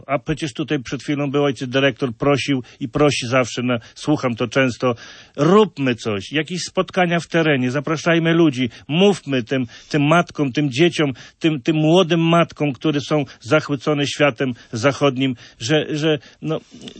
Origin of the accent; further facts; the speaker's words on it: Tomaszów Lubelski, Lublin Voivodeship, Poland; bo jesteś krajanem, ja jestem też z Tomaszowa Lubelskiego